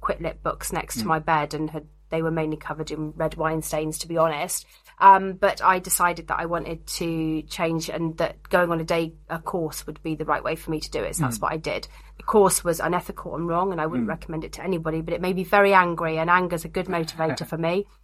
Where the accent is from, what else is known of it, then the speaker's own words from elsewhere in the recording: United Kingdom; and we're British, so all of our social lives have been geared around alcohol for a long time.